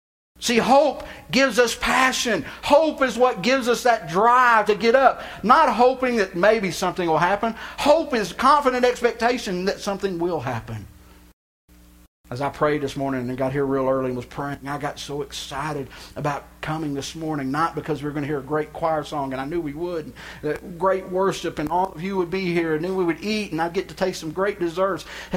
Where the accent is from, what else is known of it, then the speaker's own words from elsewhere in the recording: Texas, United States; I grew up in Texas. That's Texas, too, everywhere.